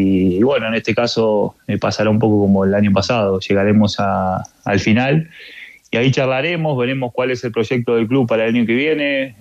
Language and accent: Spanish; Argentina; yo vengo de Argentina que también pasan hechos de violencia así